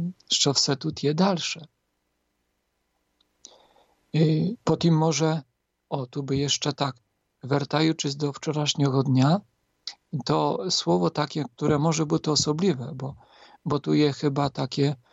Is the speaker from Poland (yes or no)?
yes; Poland; Ukrainian is a second language; Я зараз, як я собі усвідомляю, як Поляк, то чи я такий сам не?